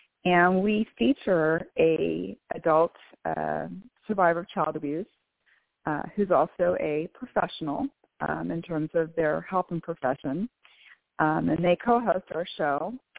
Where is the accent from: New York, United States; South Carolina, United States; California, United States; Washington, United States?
Washington, United States; Bellevue; I am from Bellevue, Washington.